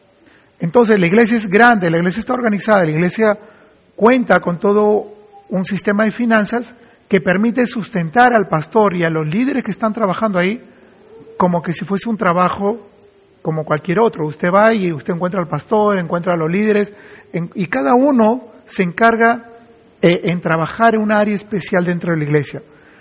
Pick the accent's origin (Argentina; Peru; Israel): Peru; moved away as an adult; now in United States; nosotros venimos de Perú y fuimos invitados por la convención allá en Colorado y nosotros vinimos con una visa religiosa